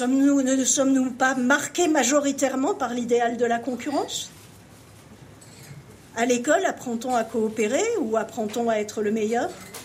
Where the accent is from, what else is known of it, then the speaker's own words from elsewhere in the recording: Corsica, France; Chez moi, en Corse